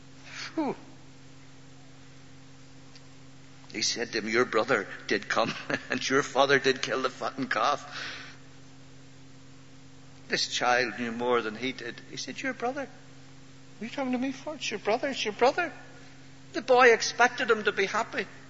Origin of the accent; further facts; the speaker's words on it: Belfast, Northern Ireland, United Kingdom; I'm from Ireland, from Belfast, from the Black North.